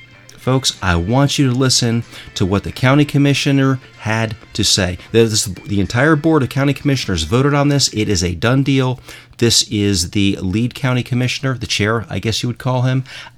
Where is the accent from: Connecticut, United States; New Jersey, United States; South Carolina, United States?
Connecticut, United States; born there; moved away; I was born in Connecticut. I've relayed that to you before. It's just that I moved down here and I became naturalized